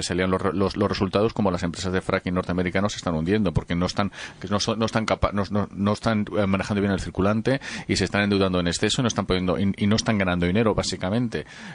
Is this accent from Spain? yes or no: yes; Spain; Pero egoístamente, como español, digamos, si fuera a mi grupo